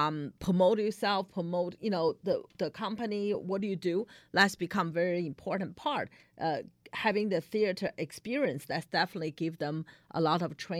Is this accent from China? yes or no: yes; China; English is a second language; now in East Brunswick, United States; I grew up in China. It's totally different system in China.